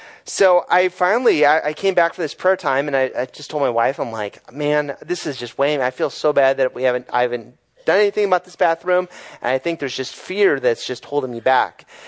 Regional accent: United States; At least for me as an American man, that is a really hard thing to think about.

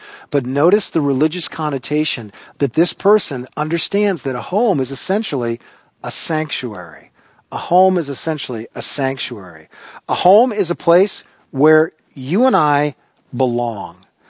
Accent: Newton, Iowa, United States; I grew up in my hometown of Newton, Iowa. It's about 30 miles east of Des Moines, right there on Interstate 80.

